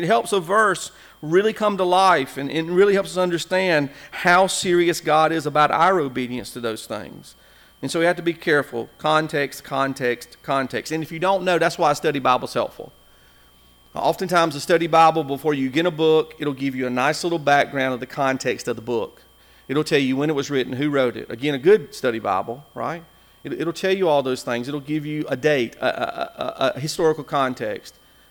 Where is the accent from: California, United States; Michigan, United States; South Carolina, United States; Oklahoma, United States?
South Carolina, United States; Whitmire; And so I grew up in Whitmire.